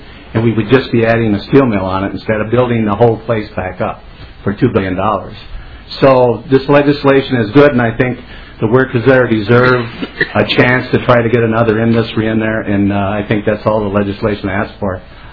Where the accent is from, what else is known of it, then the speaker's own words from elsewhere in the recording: Minnesota, United States; we're from the Iron Range, even though he's not in my district.